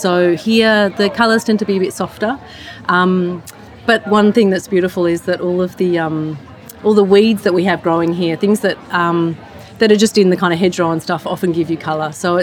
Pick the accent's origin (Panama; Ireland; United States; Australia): Australia; moved away as an adult; now in Glasgow, United Kingdom; I'm an Australian. I moved to Glasgow about a year ago